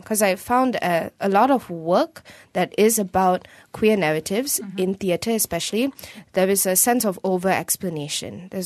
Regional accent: India; it's strange that as an Indian girl growing up, I noticed that a lot of my other friends who are Indian

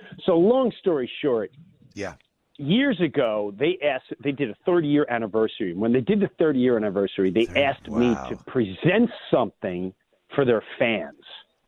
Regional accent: Valley Stream, New York, United States; Valley Stream. We bordered with Queens.

